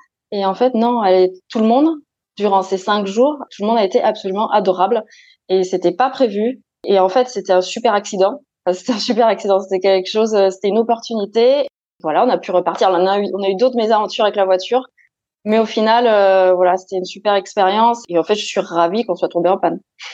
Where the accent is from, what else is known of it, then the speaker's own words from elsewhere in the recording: Toulouse, Occitanie, France; on vient de Toulouse, Nouvelle-Zélande et Toulouse, l'esprit est là.